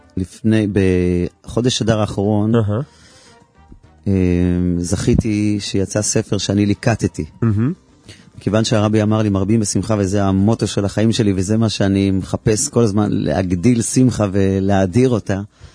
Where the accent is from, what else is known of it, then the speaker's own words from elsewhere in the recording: Northern District, Israel; ההורים שלי גרים בחבל התענכים, ההורים שלי שליחים של הרבי שם